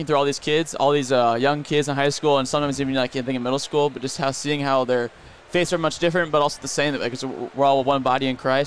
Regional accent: Sioux Falls, South Dakota, United States; so I'm from Sioux Falls, South Dakota. I went to Jefferson High School there, and that's where I was born and grown up so far.

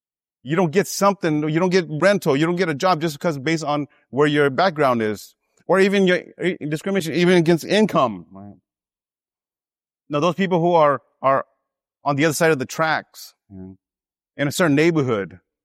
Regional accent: California, United States; also born or lived in Minnesota, United States; Yeah, I grew up in California, And when I got to Minnesota, it's pretty cold there.

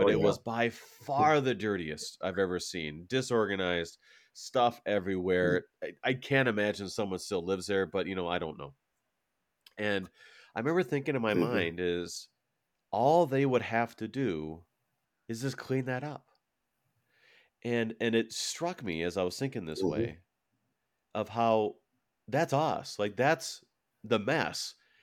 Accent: Minnesota, United States; was driving to visit one of our congregations here in Minnesota North, and I drove by, not far from my hometown

